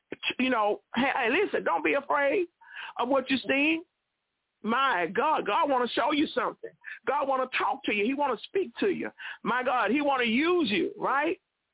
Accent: Mobile, Alabama, United States; Mobile, Alabama. That's my hometown, y'all.

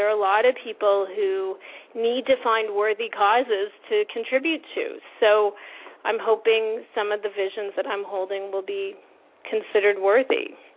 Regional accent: Canada; growing up in Canada, we don't have a desert in Canada.

